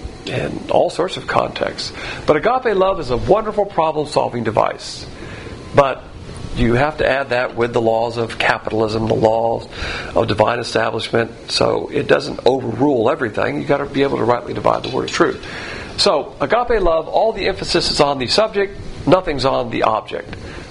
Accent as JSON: {"language": "English", "region": "the South", "country": "United States", "said": "Now, of course, as a Southerner, if I see a woman out there panhandling, I'll succumb to it more than a man."}